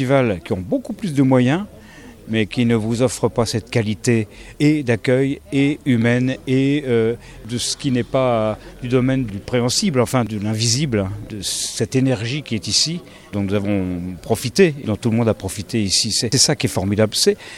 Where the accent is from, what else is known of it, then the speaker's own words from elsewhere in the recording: Occitanie, France; Alors on vient tous de la région de Montpellier, Béziers, Pézenas. Voilà, on vient de cette région-là.